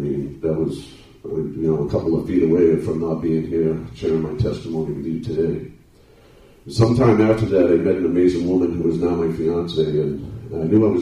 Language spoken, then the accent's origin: English; Dover, New Hampshire, United States; I'm 44. I'm from Dover, New Hampshire.